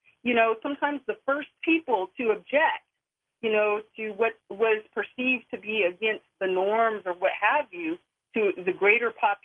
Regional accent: United States; my short history is that I'm of mixed race. I'm American. I'm rather dark, so it's easy to say I'm Black.

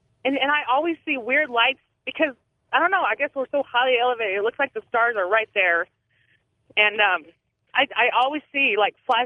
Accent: Dallas, Texas, United States; I'm from Texas. I grew up in Dallas-Fort Worth. I graduated from Texas Tech.

